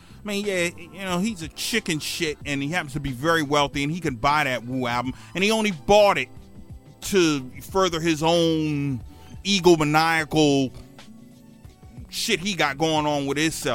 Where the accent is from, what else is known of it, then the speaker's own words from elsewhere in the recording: Brooklyn, New York, United States; He's from Brooklyn. I'm from Brooklyn.